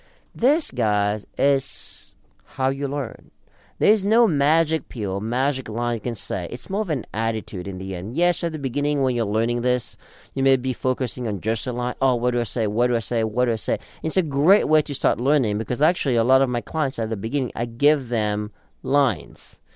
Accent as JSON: {"language": "English", "country": "France", "tie": "born or raised there", "lives_now": "United States", "said": "I was born and raised in France, so the social dynamic there is very different than the U.S."}